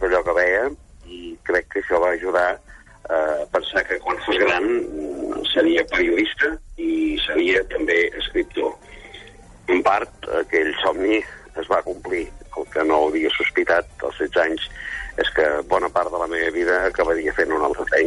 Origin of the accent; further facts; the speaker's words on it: Cambrils, Catalonia, Spain; now in Tarragona, Spain; Quan tenia 16 anys, vivia a Cambrils, d'on soc, i estudiava el batxillerat a Tarragona.